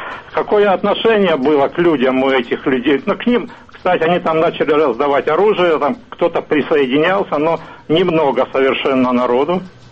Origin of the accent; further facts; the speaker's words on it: Severodonetsk, Luhansk Oblast, Ukraine; Я вырос в Донбассе, в Северодонецке.